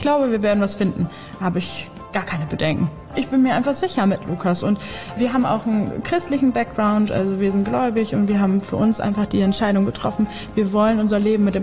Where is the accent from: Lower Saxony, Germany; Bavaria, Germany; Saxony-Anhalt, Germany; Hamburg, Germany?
Hamburg, Germany; Und wir kommen jetzt zum Beispiel aus Hamburg